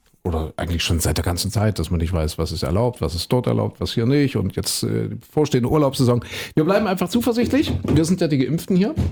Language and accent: German; Saxony, Germany; wir kommen ja aus Mitteldeutschland, aus Sachsen